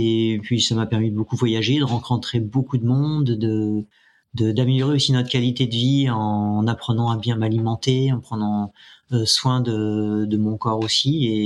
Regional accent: Île-de-France, France; now in Hérault, France; je suis né en 1970 dans les Yvelines, donc loin de l'Hérault où j'habite aujourd'hui. Donc j'ai grandi là-bas

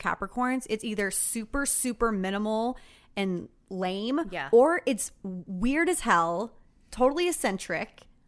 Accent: Texas, United States; And I can speak to it because I feel you on a deep level growing up in Texas. Hell on earth half the time.

